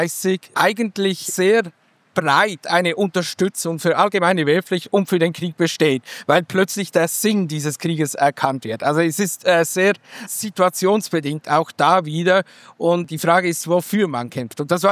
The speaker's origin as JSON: {"language": "German", "country": "Switzerland", "said": "Ich bin aus der Schweiz. Ich habe den Militärdienst noch leisten müssen."}